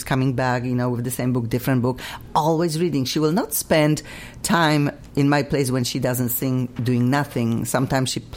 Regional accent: Poland; I'm from Poland, of course. I love to cook my Polish food.

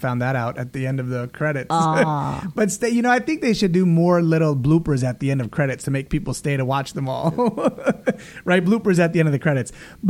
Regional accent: Italy; I grew up in Italy

